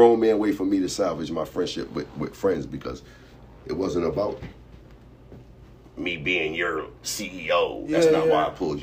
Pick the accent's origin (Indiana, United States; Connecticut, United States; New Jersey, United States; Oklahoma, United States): Connecticut, United States; And then I'm from Connecticut. You know what I mean? I ain't from New York.